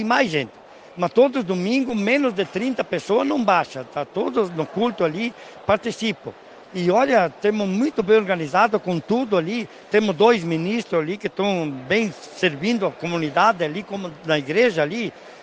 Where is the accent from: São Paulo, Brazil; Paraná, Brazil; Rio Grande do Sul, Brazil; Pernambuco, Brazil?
Rio Grande do Sul, Brazil; Marau; now in Santa Terezinha, Brazil; Na verdade, mesmo 48 anos. Eu sou natural de Marau. E daí casei e vim morar para cá, comprei um pedacinho de terra aqui em Santa Terezinha